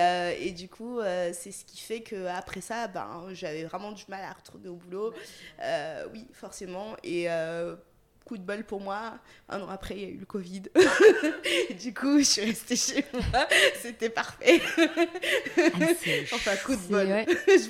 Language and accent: French; Paris, Île-de-France, France; de Paris, développeuse web depuis une reconversion en 2019